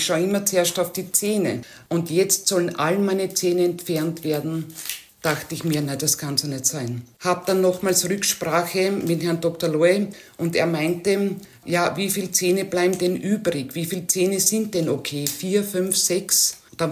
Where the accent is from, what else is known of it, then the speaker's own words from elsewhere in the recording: Austria; now in Germany; Ich bin nicht in Österreich, in meiner Heimat, ich bin in Deutschland.